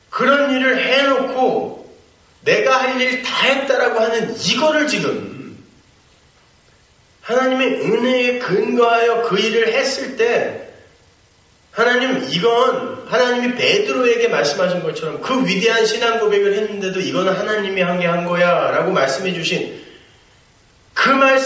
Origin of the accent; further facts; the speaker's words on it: South Chungcheong, South Korea; 저희 그 아산만 있는 데가 제 고향인데